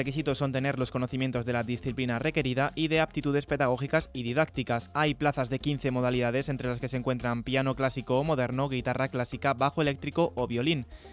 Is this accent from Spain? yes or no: yes; Alcobendas, Community of Madrid, Spain; ¿Qué tal tú por Alcobendas? ¿Cómo te han tratado en mi pueblo?